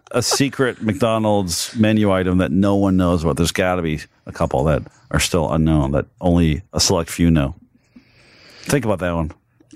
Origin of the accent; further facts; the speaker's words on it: Canada; But here, you got to see my socks today. As a Canadian, what does it say?